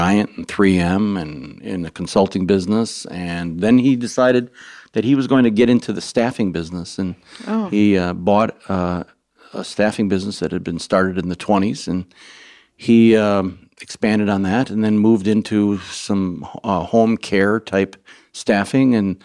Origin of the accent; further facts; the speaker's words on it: Lake Minnetonka, Minnesota, United States; I grew up here